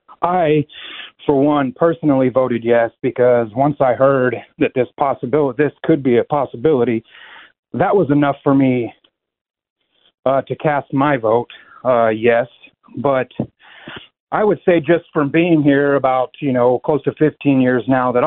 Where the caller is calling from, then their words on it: New Mexico, United States; Yeah, so hey, I'm originally from New Mexico.